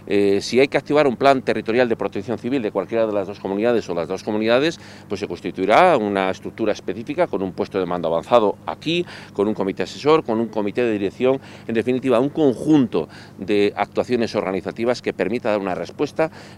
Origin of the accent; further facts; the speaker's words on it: León, Castile and León, Spain; now in Asturias, Spain; los leoneses, los castellanos leoneses, yo soy leonés, en Asturias estamos en nuestra casa, nos consideramos en nuestra casa, prácticamente vivimos aquí todo el verano